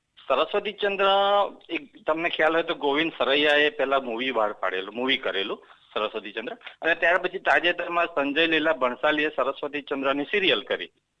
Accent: Nadiad, Gujarat, India; હું નડિયાદનો છું, નડિયાદના નાગર ફેમિલીમાં છું

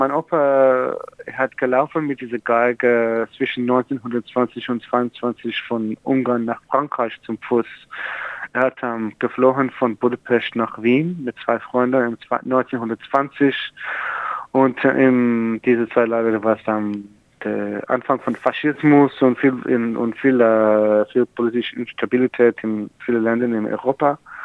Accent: Sydney, New South Wales, Australia; now in Berlin, Germany; Nein, ich komme aus Sydney.

